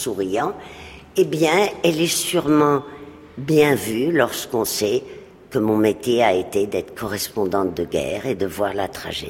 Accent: Madrid, Community of Madrid, Spain; du musée du Prado de mon enfance à Madrid.

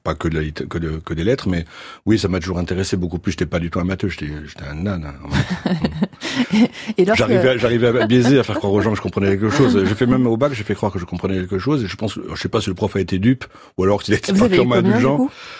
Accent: Ajaccio, Corsica, France; also born or lived in Fontainebleau, France / Avon, France; Je suis né à Ajaccio. J'ai vécu, petit jusqu'à l'âge de 6 ans, j'ai vécu en Corse, puis à Ajaccio, et après, pendant quelques années sur le continent, comme plein de gens, dans la région parisienne, à Fontainebleau. À Avon, précisément

